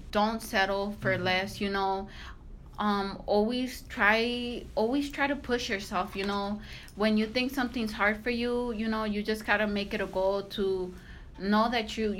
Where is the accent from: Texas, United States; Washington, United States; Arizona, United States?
Arizona, United States; Phoenix; born there; I was born in Phoenix, Arizona, May 22nd, 1996.